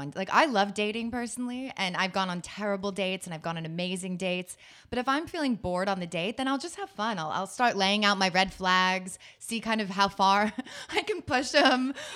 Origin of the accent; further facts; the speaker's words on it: Connecticut, United States; I grew up in Connecticut, and it was very like wealthy, perfectionist, you know, sort of WASPy kind of territory.